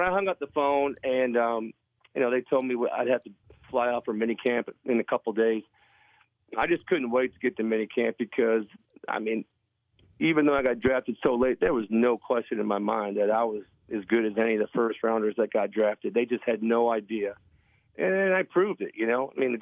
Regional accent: Buffalo, New York, United States; born or raised there

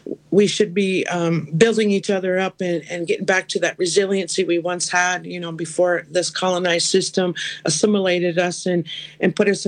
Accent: Leech Lake Reservation, Minnesota, United States; I'm from the Leech Lake Reservation in northern Minnesota.

